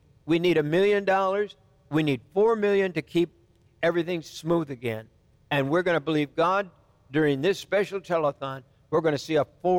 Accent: Michigan, United States; Oh, I love Detroit. My home state is Michigan.

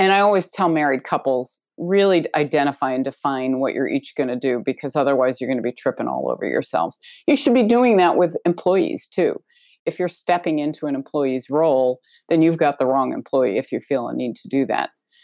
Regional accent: Connecticut, United States; moved away as an adult; also born or lived in New York; now in Baltimore, United States; I was born in New York, raised in Connecticut, and moved to Baltimore in 1999.

